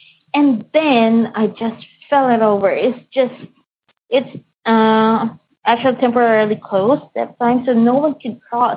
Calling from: Philippines; English is a second language; moved away as an adult

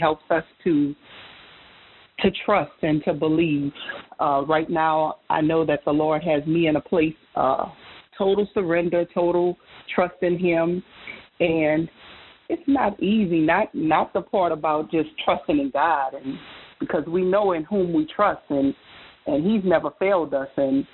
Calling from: Bronx, New York, United States; I'm calling from the Bronx.

